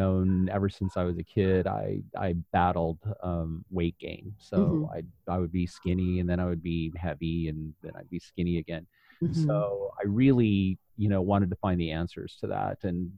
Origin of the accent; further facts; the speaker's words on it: Colorado, United States; also born or lived in Wisconsin / Arizona / Los Angeles; now in Portland, United States; I was born in Wisconsin, and my parents moved to Colorado. And that's where I went to school and where I was raised. And then from Colorado, I moved to Arizona.